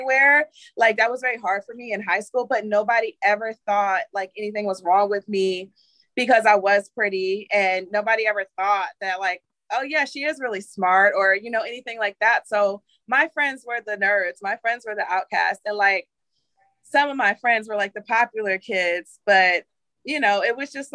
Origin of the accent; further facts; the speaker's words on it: Maryland, United States; just growing up in Maryland, they had awards for like kids that were like a minority